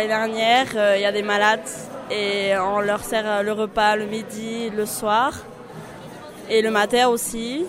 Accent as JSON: {"language": "French", "town": "Bayonne", "region": "Nouvelle-Aquitaine", "country": "France", "said": "je viens du Guichot à Bayonne aussi."}